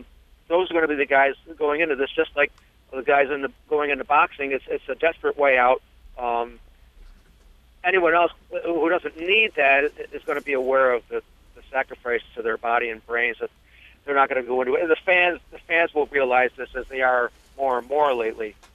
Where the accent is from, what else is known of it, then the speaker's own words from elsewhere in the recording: Buffalo, New York, United States; now in Brighton, United States; I'm just a fair weather fan living here, but I'm from Buffalo.